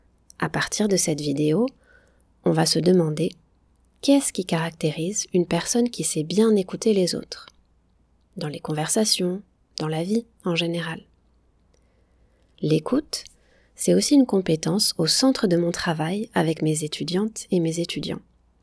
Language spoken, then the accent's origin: French; Nouvelle-Aquitaine, France; born there; Je suis française. Pour situer un peu d'où je viens en France, je suis née dans une région qui s'appelle le Pays Basque. Le Pays Basque s'est situé au sud-ouest de la France, juste à côté de l'Espagne.